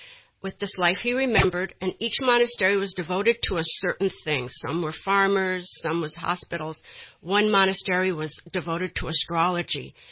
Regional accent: Cleveland, Ohio, United States; born there; I was born in Cleveland, Ohio, and I went to school and had a fairly ordinary life until I was around 12

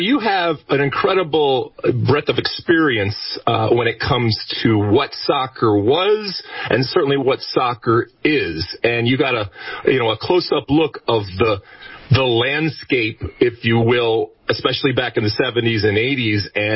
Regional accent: Michigan, United States; Although, growing up in Michigan, I actually played as much and at times even more hockey growing up because it's the law there

